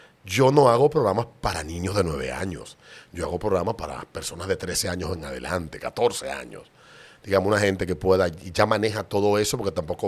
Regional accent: Dominican Republic; yo no puedo negar, ni puedo decir, no, me da vergüenza ser dominicano. Yo no soy de ningún lado, yo soy dominicano.

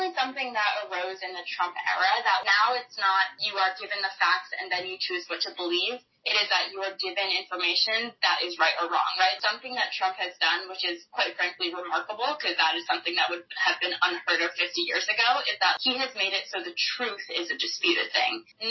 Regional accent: Lexington, Massachusetts, United States; I was at home, so I'm from Lexington, Massachusetts, and I had a dentist appointment that day.

